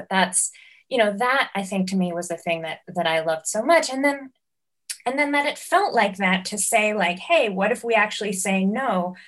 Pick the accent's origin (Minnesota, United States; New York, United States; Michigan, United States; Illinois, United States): New York, United States; I think growing up in New York and you know, kind of fortuitously getting access to the sort of kinds of experimental theater that I ended up seeing and caring about as a really young person